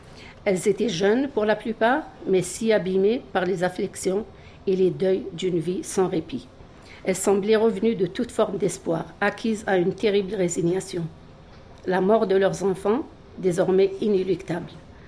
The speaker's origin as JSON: {"language": "French", "country": "Algeria", "said": "l'histoire de l'Algérie, mon pays d'origine"}